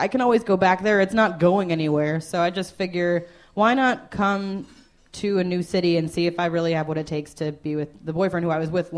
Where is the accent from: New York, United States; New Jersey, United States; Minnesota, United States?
New Jersey, United States; South Orange; also born or lived in Asheville, North Carolina; now in Washington, United States; I'm from South Orange, New Jersey, but I just moved from Asheville, North Carolina.